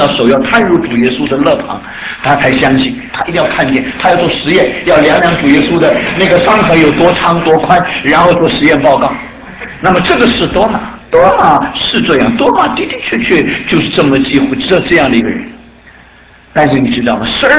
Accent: China; 所以就好像我们中国人讲的男盗女娼一样

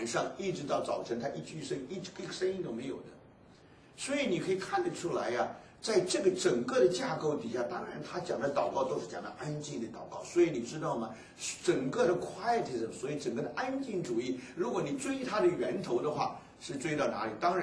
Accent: China; 他们就像我们中国人说是苦行僧，是那种意思

